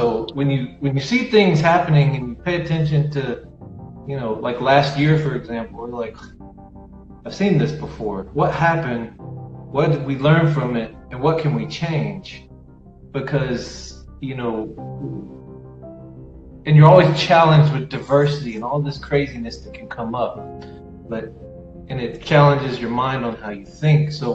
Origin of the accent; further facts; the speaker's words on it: Atlanta, Georgia, United States; from Atlanta, Georgia.